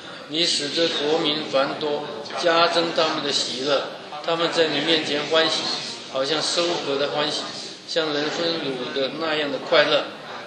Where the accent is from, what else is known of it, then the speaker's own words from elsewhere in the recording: China; 那我们中国人打二次世界受日本人侵略啊，也是受很深的苦啊